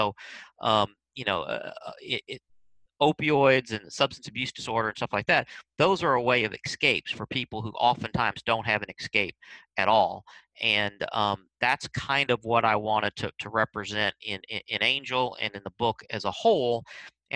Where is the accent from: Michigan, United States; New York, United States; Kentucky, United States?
Kentucky, United States; I'm originally from Kentucky.